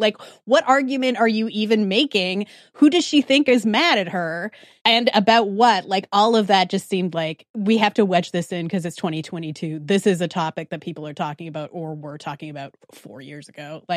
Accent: Saskatchewan, Canada; I'm from Saskatchewan.

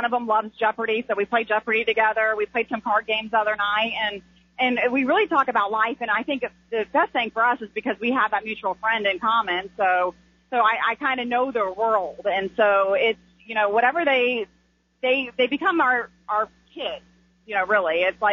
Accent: Atlanta, Georgia, United States; my best friend from childhood, I grew up in Atlanta

